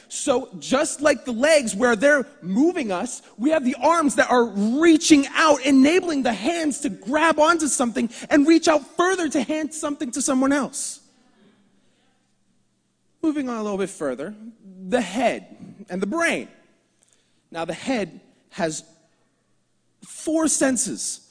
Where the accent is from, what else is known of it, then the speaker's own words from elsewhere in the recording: New Jersey, United States; from Jersey. Yes, I come from New Jersey, and I am proud of it. I love it there. It's great. It's small. Everything's close.